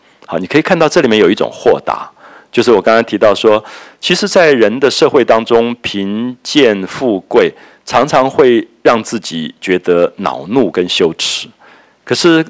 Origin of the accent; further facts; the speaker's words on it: Taiwan; 我想我童年的时候在台湾也都还看到这样的场面的